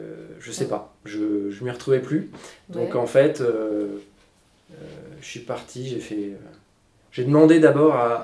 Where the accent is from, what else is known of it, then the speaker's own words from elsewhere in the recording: Île-de-France, France; Je viens des Hauts-de-Seine, une famille bourgeoise, école d'ingénieur privé